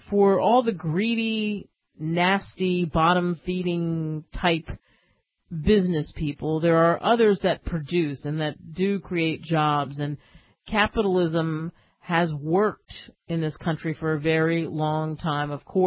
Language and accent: English; United States; I like being an American. I love being an American.